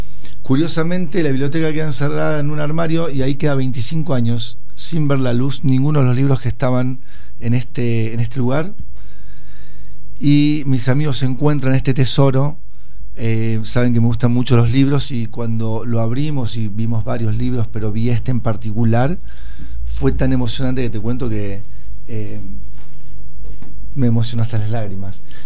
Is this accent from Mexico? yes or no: no; Villa Carlos Paz, Córdoba, Argentina; Yo resido en Villa Carlos Paz, he nacido allí, soy cordobés, vengo de las sierras